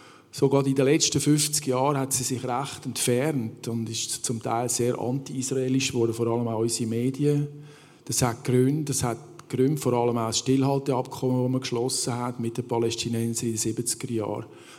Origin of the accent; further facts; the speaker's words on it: Switzerland; In diesem Buch geht es um unser Erbe, das wir haben als Schweizer.